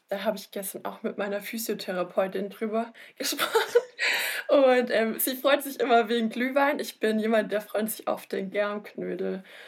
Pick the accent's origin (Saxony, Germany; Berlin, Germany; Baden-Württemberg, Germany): Baden-Württemberg, Germany; Bietigheim-Bissingen; Ich bin 32 Jahre alt. Ich komme aus Bietigheim-Bissingen